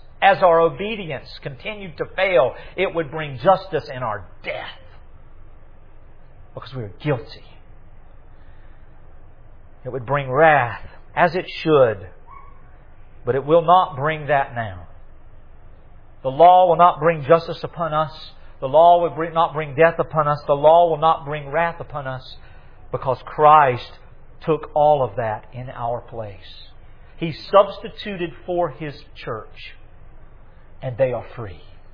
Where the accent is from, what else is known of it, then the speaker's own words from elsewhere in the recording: Southern United States, United States; some phraseology that I use as a Southerner that may reflect blasphemously the divine natures of God.